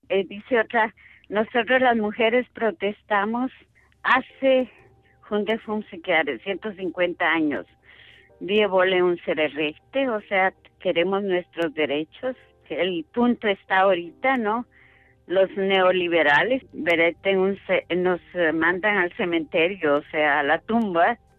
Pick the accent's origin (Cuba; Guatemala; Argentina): Guatemala; now in Austria; Yo vine en el 76 a Austria. Yo soy de Guatemala